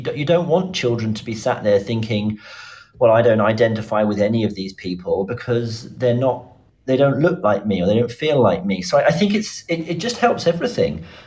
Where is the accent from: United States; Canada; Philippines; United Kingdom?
United Kingdom; I am born and raised in Britain